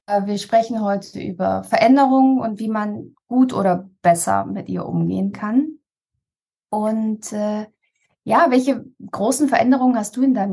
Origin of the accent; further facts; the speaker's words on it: Liechtenstein; also born or lived in Japan / England / United States; Dadurch, dass ich als Kind in Japan gelebt habe und im jungen Alter nach Liechtenstein in der Schweizer Kultur aufgewachsen bin und in England und Amerika gelebt habe und so. Also ich bin sehr häufig umgezogen